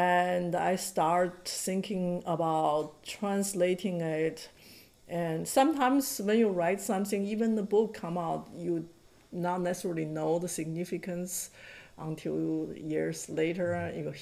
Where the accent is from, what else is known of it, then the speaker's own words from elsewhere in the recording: Shaanxi, China; into Shaanxi province where my hometown is